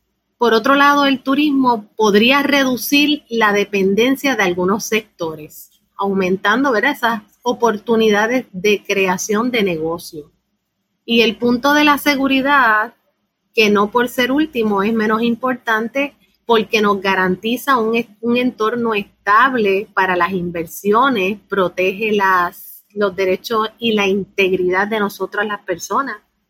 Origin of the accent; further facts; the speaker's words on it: Mayagüez, Puerto Rico; mejorar la economía de mi pueblito de Mayagüez.